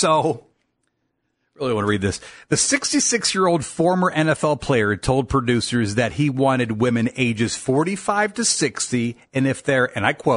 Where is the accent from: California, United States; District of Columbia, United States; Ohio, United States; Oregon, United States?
Ohio, United States; Akron; born and raised in Akron, you're never going to hear me talk bad about Swenson's.